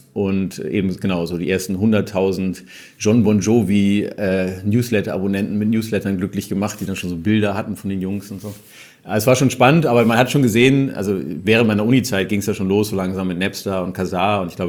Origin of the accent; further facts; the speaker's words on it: Hamburg, Germany; Ich bin Hamburger